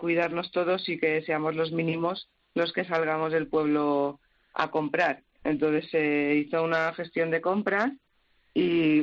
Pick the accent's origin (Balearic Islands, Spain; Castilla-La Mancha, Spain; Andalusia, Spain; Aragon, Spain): Balearic Islands, Spain; yo soy de Mallorca, como has comentado, no tengo familia aquí